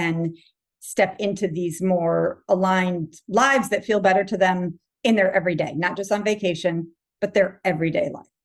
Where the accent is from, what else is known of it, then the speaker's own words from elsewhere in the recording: Massachusetts, United States; now in Virginia, United States; I grew up in Massachusetts and then moved down to Virginia and raised my boys in Virginia on the East Coast of America.